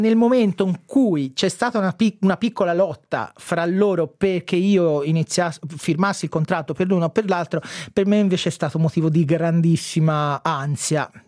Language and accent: Italian; Lucca, Tuscany, Italy; Essendo toscano di Lucca, orgogliosamente toscano e orgogliosamente lucchese